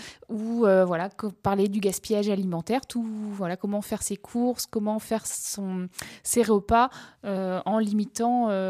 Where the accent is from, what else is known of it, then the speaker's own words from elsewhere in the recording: Brittany, France; Je suis originaire de Bretagne.